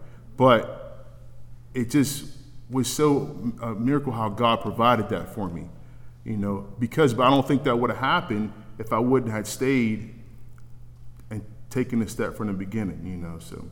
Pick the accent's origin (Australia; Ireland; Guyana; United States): United States; Pittsburgh, Pennsylvania; also born or lived in Mount Holly, New Jersey; And I grew up in Pittsburgh, but we lived in New Jersey for 2 years as a little boy in a project.